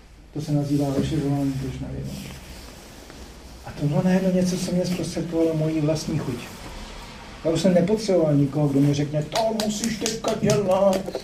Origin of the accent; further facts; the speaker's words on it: Bohemia, Czechia; Já jsem nebyl standardní, já jsem pocházel z Čech a to z mě dělalo takového slovanského divného, jako takového prostě anomálii.